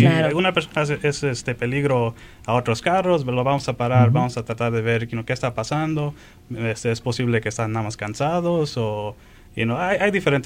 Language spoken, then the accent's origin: Spanish; Chicago, Illinois, United States; also born or lived in Mexico City; now in Fitchburg, United States; Nací en la Ciudad de México. Vine a los Estados Unidos cuando era bien pequeño. La mayoría del tiempo crecí en Chicago. Y hace tres años y medio vine a Wisconsin y me hice policía con la ciudad de Fitchburg.